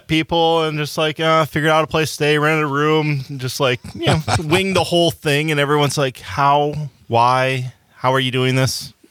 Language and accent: English; Iowa, United States; moved away as an adult; I grew up in Northeast Iowa. In my 20s, I got bored, got in my car, drove to L.A.